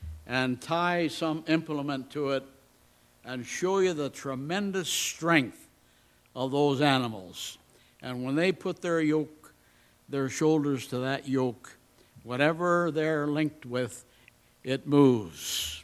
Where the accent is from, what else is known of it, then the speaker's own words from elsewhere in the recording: Nova Scotia, Canada; born there; If you ever went down eastern Canada, where I was born in Nova Scotia